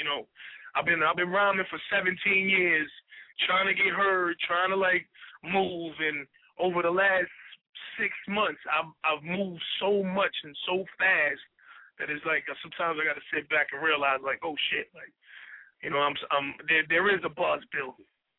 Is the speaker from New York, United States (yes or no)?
yes; Brooklyn, New York, United States; like I said, I'm from Brownsville, Brooklyn, and, you know, niggas out here really didn't skateboard back then.